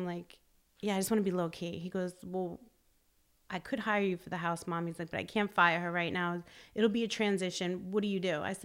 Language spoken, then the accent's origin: English; New York, United States; I came from New York, and the hustle is like men are hustlers out there, right?